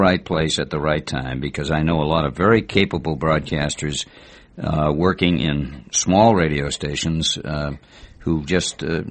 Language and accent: English; North Quincy, Massachusetts, United States; I grew up in North Quincy, Massachusetts, which is just outside of Boston. It's only 8 miles from Fenway Park.